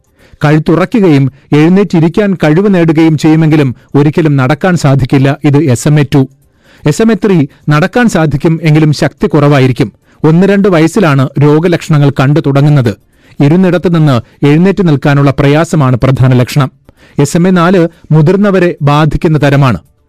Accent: Kerala, India; അതുകൊണ്ട് തന്നെ ഞാൻ മലയാളിയാണ് എന്ന് പറയുന്നതിൽ എനിക്ക് അഭിമാനവുമുണ്ട്.

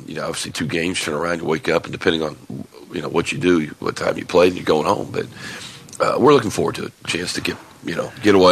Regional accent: Illinois, United States; I know I grew up in Illinois, and you had. Holiday tournaments were huge in the state of Illinois.

